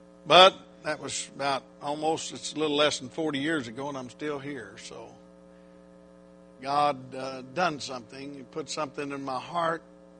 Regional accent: Oklahoma, United States; I'm from Oklahoma, so maybe it's Oklahoman language, you know

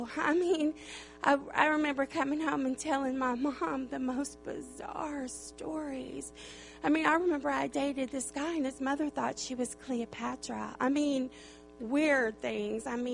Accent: Arizona, United States; being born and raised in Arizona, I felt like I was a tumbleweed.

